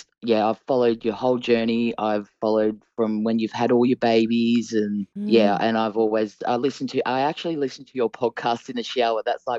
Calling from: Sydney, New South Wales, Australia; I'm calling from Sydney, Australia.

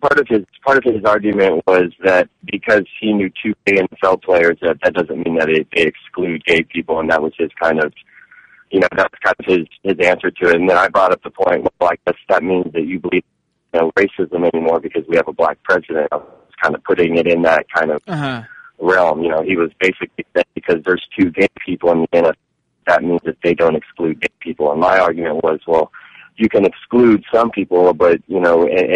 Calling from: Houston, Texas, United States; from Houston, Texas.

